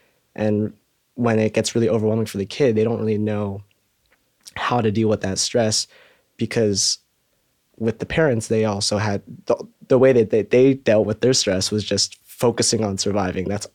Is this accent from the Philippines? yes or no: yes; Philippines; I'm Filipino. My mom was raised in Gimbal. It's a southern province.